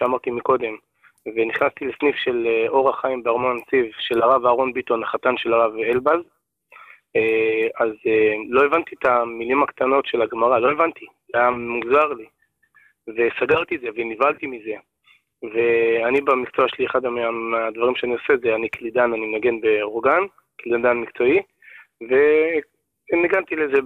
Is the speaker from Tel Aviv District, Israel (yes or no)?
no; Kiryat Yam, Haifa District, Israel; born there; אני נולדתי בקריית ים, בית חילוני לגמרי